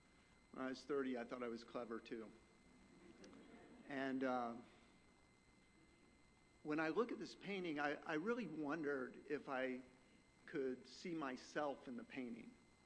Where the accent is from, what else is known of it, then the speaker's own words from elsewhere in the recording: Miami, Florida, United States; I grew up in Miami, Florida in the late 70s.